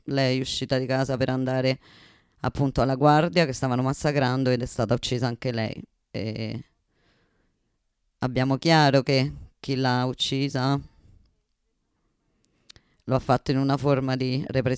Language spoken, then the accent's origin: Italian; Toribío, Cauca, Colombia; vengo dalla Colombia, dal municipio di Toribio